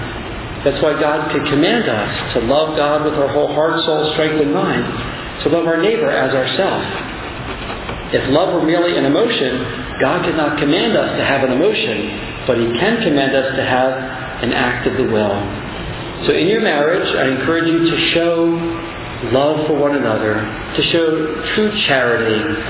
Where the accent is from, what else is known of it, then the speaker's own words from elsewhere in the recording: Philadelphia, Pennsylvania, United States; I'm from Philadelphia, so it's really the city of brotherly shove, right?